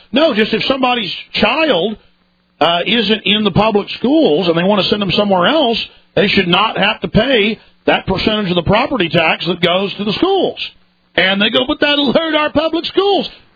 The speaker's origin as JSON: {"language": "English", "region": "Texas", "country": "United States", "said": "See, just like Bush came to Texas and acts like one of us."}